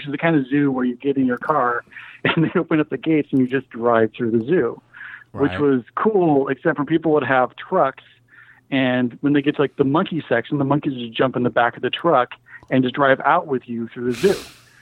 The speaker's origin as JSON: {"language": "English", "region": "the Ozarks", "country": "United States", "tie": "born or raised there", "said": "No, I grew up in the Ozarks, so"}